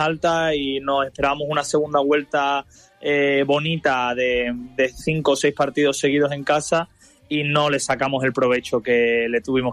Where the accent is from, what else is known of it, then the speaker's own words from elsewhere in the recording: Andalusia, Spain; now in Valencian Community, Spain; yo que vengo de Andalucía, aquí en la Comunidad Valenciana